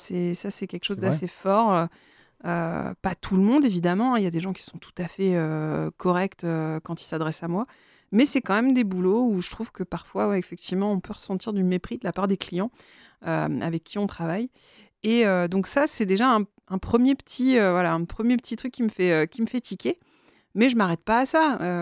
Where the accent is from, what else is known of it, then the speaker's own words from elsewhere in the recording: Quimper, Brittany, France; parce que je suis de Quimper.